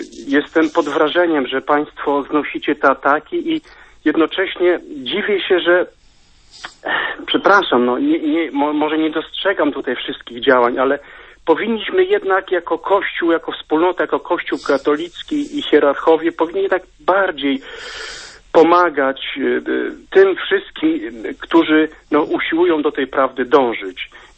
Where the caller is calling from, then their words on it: Sanok, Subcarpathian Voivodeship, Poland; dzwonię z Sanoka, więc tutaj Podkarpacie, tematyka konfliktu narastających nacjonalizmów jest nam znana.